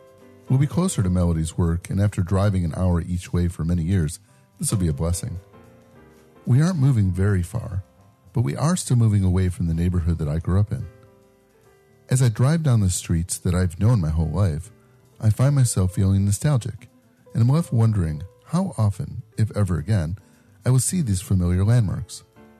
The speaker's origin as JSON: {"language": "English", "town": "Berwyn", "region": "Illinois", "country": "United States", "tie": "born or raised there", "said": "So yes, I grew up in Berwyn, which is a near west suburb."}